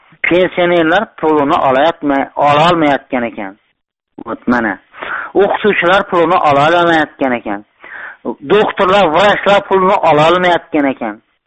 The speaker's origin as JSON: {"language": "Uzbek", "region": "Xorazm Region", "country": "Uzbekistan", "lives_now": "Bogdanovich, Russia", "said": "Xorazmdanmiz. Rossiyaning Sverdlovsk viloyatining Bogdanovich shahrida ishlayapmiz."}